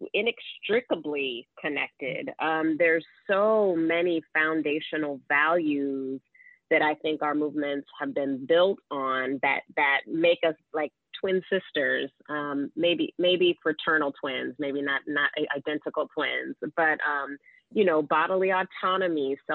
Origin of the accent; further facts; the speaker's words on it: Georgia, United States; also born or lived in Colorado; I'm from Georgia originally, lived in Colorado on and off for about 8 years.